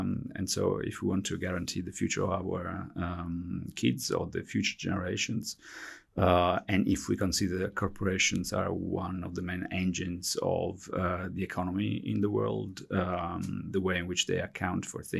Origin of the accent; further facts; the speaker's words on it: Italy; English is a second language; I'm Italian, as you can understand from my accent as well, not just my surname.